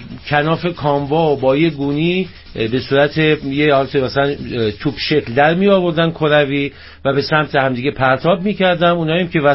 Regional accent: northern Iran, Iran; از اونجایی که من خودم هم شمالی هستم

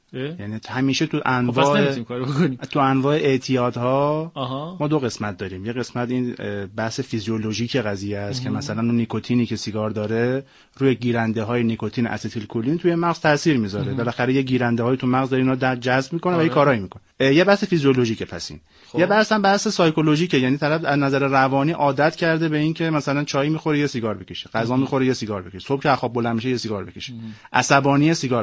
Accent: Tehran, Tehran Province, Iran; ما کلا بچگیمون اونجا گذشت با پسر خاله ها و پسر داییم

